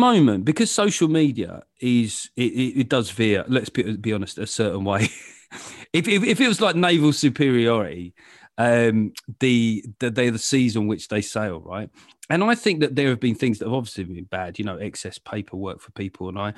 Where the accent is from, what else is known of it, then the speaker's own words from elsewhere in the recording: London, United Kingdom; I grew up in London